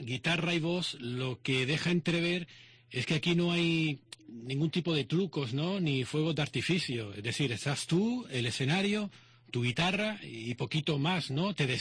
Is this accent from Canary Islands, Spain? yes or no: yes; Canary Islands, Spain; accent: Canarian; nosotros somos canarios, ceseamos, no pronunciamos